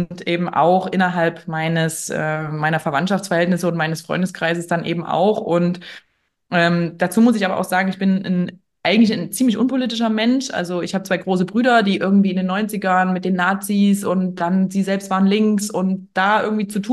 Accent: Leipzig, Saxony, Germany; Ich komme aus Leipzig, aus Sachsen.

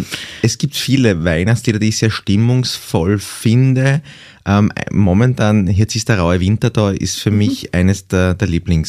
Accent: Graz, Styria, Austria; Ich bin ja in der Stadt aufgewachsen, in Graz, hatte also keine besonders großen Berührungspunkte mit der Volkskultur, außer jene, die man sozusagen auch als Städter im Jahreskreislauf hat.

